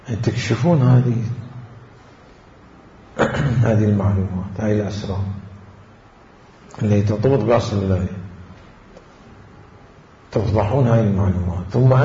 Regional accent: Najaf, Najaf Governorate, Iraq; سألتني عن النجف وأزقتها وزواياها وأحداثها كواحد نجفي مصلصل.

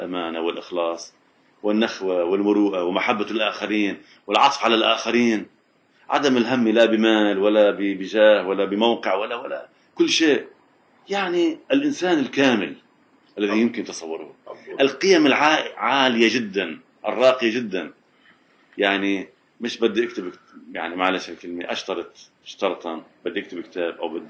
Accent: Najaf, Najaf Governorate, Iraq; في عندنا في النجف كان هناك من التيبت طلاب كثيرين

